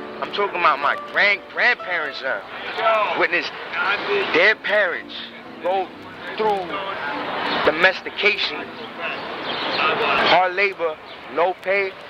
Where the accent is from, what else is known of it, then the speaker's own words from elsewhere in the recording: New York City, New York, United States; I'm from New York City.